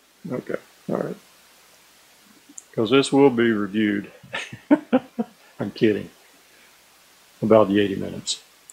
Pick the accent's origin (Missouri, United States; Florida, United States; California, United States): Florida, United States; I've lived here all my life, born and raised in Florida.